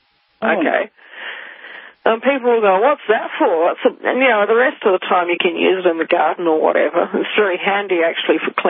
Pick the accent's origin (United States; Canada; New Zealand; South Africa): New Zealand; I grew up in New Zealand, and there's none of that sort of thing around here.